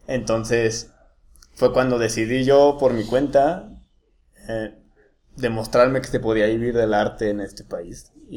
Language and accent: Spanish; Monterrey, Nuevo León, Mexico; also born or lived in Mexico City; Pues roté un poquito entre Monterrey y la Ciudad de México.